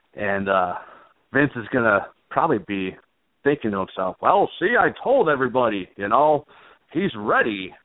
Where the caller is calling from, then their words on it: Chicago, Illinois, United States; from Chicago. How you doing?